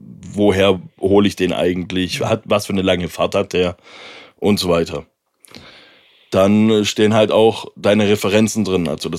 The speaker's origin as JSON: {"language": "German", "region": "Baden-Württemberg", "country": "Germany", "accent": "Swabian", "said": "Durch mein Deutschrap war ja mein schwäbischer Dialekt sowieso nicht ganz so vorhanden wie jetzt bei dir zum Beispiel."}